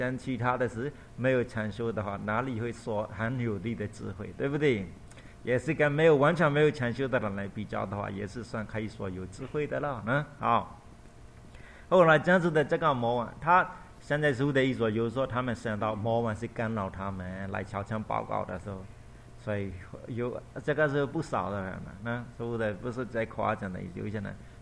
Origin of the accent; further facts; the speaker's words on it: Myanmar; Chinese is a second language; 我们缅甸人一个人都没有龙，你们华人大多数都是有龙的